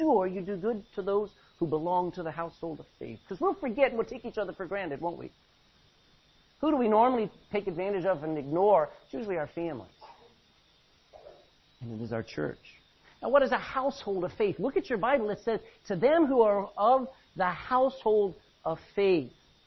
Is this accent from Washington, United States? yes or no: no; Texas, United States; Now, remember, I'm from Texas.